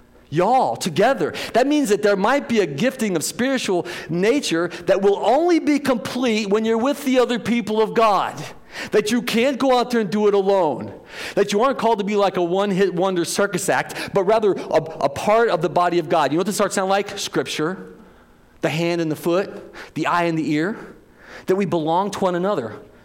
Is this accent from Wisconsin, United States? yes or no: no; St. Louis, Missouri, United States; And I know y'all, it's like you can't say y'all up here because we're from St. Louis or whatever. My family's from the Boot Heel, and everybody down there says y'all.